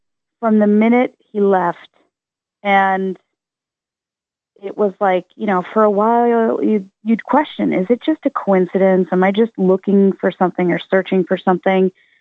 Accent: Midwest, United States; We grew up in the Midwest.

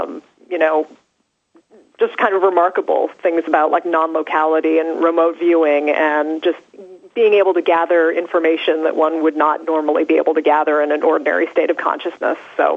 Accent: Salem, Massachusetts, United States; I grew up in Salem, Massachusetts, so I kind of grew up surrounded by alternative religion

